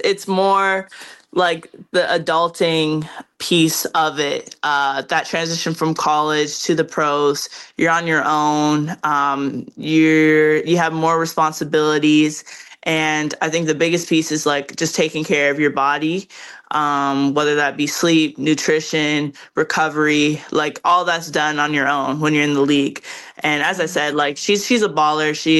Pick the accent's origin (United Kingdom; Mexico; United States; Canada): Canada; it's just so cute how much support I get from my hometown and then just the whole country. I think Canadians are really making their mark here, not only in the States